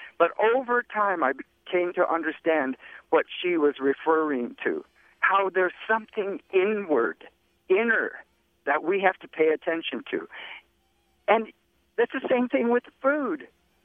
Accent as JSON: {"language": "English", "town": "Laguna", "region": "New Mexico", "country": "United States", "tie": "born or raised there", "said": "And so for me, growing up on the Laguna Reservation and growing up primarily, I was really... blessed to be with my grandma and my grandpa at their sheep camp."}